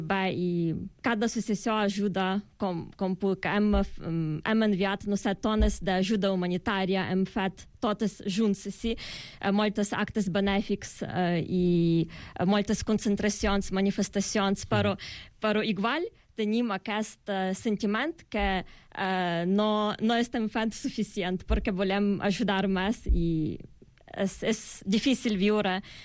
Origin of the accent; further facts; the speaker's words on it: Lviv, Lviv Oblast, Ukraine; Catalan is a second language; jo soc de Lviv, que és una ciutat en la zona més de oest, més de prop a Polònia.